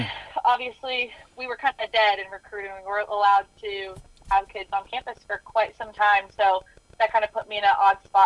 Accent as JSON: {"language": "English", "town": "Wichita", "region": "Kansas", "country": "United States", "said": "So, I'm from Wichita, like you said, so I'm very excited to be back in Kansas. I went to Mays High School, right there outside of Wichita."}